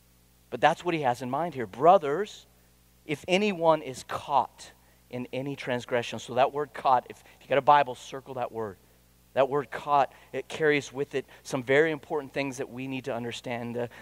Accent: Texas, United States; Okay, so, I'm from Texas.

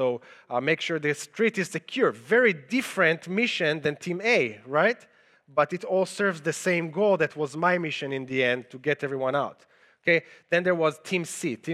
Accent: Israel; English is a second language; the accent you hear is because I'm originally from Israel, and I spent almost 5 years in the Israeli military as an officer in a bomb squad kind of unit.

